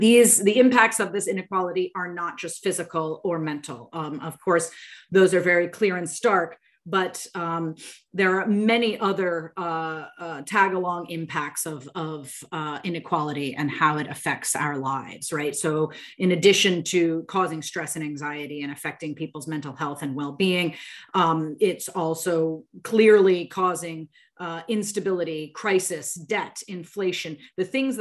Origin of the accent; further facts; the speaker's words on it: United States; I certainly speak of that as an American